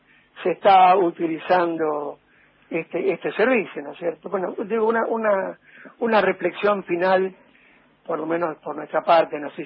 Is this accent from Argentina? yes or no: yes; Argentina; que somos todos los argentinos